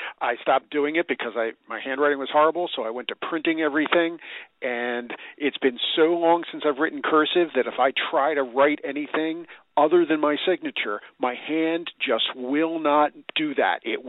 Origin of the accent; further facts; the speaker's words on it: West Grove, Pennsylvania, United States; from West Grove, Pennsylvania